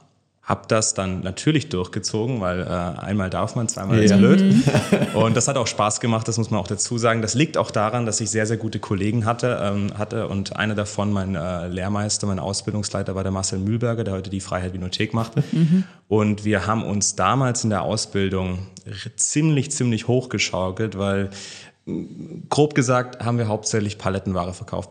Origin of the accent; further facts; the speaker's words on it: Baden-Württemberg, Germany; ich bin Schwabe, komme von der Ostalb. Das ist, sagen wir mal so, auf halbem Wege zwischen Stuttgart und München.